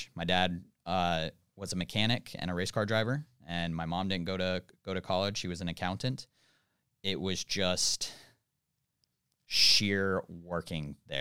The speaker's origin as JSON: {"language": "English", "region": "North Carolina", "country": "United States", "tie": "born or raised there", "also_born_or_lived": "Reno, Nevada", "said": "Yeah, Reno, Nevada till I was about 7 years old, and then for the most part grew up in North Carolina."}